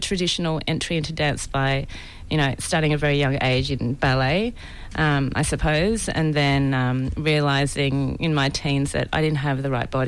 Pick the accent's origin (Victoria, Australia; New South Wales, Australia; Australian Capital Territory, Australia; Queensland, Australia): Australian Capital Territory, Australia; Canberra; Okay, so I grew up in Canberra.